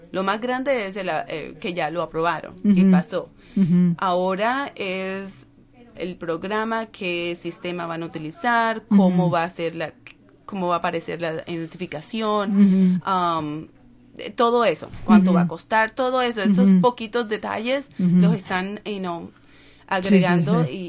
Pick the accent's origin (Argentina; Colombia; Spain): Colombia; now in Northfield, United States; Cuando yo me mudé aquí a Northfield, no hablaba nada de inglés, cero español. Vine desde Colombia y empecé a tomar clases de inglés en la comunidad.